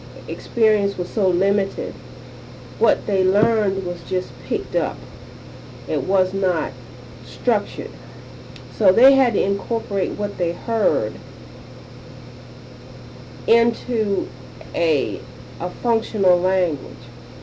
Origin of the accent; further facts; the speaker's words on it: Georgia, United States; I'm not a native of that particular area, even though I was born and reared in McIntosh County. I don't have the dialect